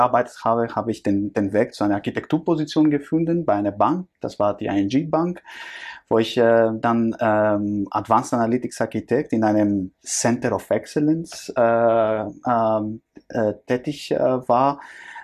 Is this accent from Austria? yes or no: no; Greece; German is a second language; now in Germany; Ich komme ursprünglich aus Griechenland, bin aber jetzt seit 15 Jahren hier in Deutschland